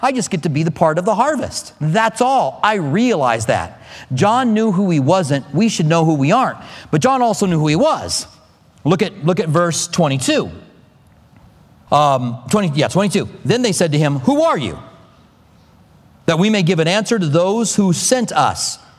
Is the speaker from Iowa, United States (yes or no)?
yes; Clinton, Iowa, United States; born there; I'm a good old farmer's boy, by the way. My family comes from farmers. I was born in Clinton, Iowa.